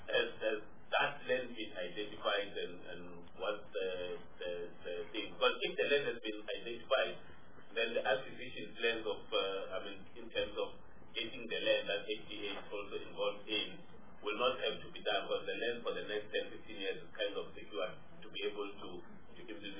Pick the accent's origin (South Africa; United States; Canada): South Africa; Limpopo; I come from Limpopo.